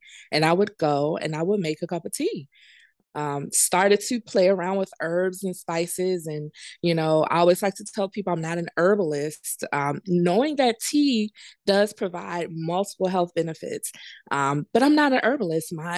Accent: Richmond, Virginia, United States; a business plan competition in my hometown of Richmond, Virginia

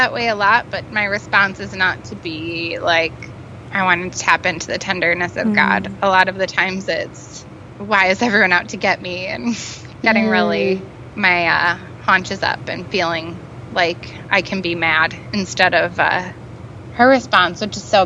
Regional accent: Midwest, United States; now in Washington, United States; I'm in my late 20s. I'm originally from the Midwest. I'm very religious. Love living in Northeast D.C.

